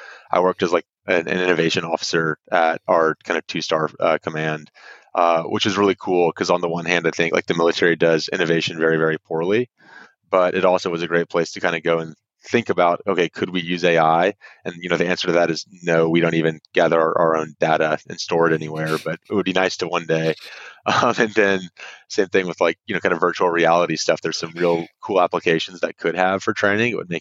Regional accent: Houston, Texas, United States; I grew up in Houston, Texas, lived there basically my entire childhood.

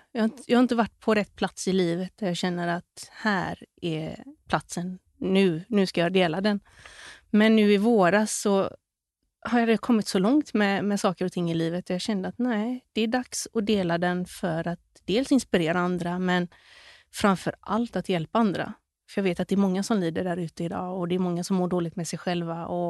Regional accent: Gothenburg, Västra Götaland County, Sweden; för handboll var väldigt starkt förankrat i området där vi växte upp, i Kärra, Göteborg.

